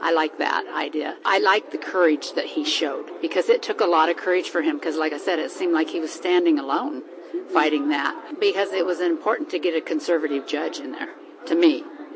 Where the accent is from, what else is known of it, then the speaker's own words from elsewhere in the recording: Altoona, Iowa, United States; I'm from Altoona.